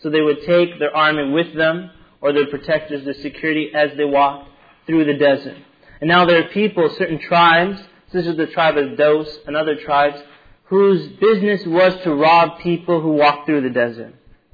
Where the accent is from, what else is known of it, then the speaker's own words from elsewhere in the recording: Canada; when I was young, there was a little boy that had found out that I was Egyptian. So he found out that I was from Canada, and then I spoke English